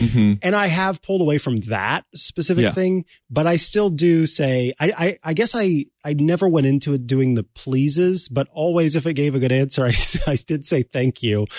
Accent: Missouri, United States; So I'm from the Midwest. Mm-hmm. I come from Missouri

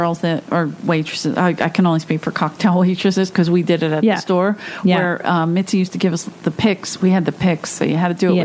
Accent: Philadelphia, Pennsylvania, United States; now in Los Angeles, United States; I grew up on the East Coast in South Philly, where you could take a bus or a train to Boston for $8.

